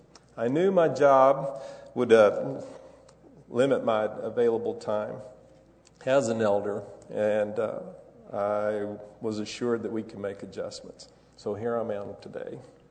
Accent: Merkel, Texas, United States; born there; I was born in Merkel, Texas, west of Abilene.

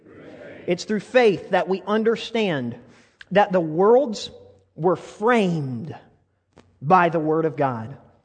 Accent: Ozark, Missouri, United States; I grew up in Ozark.

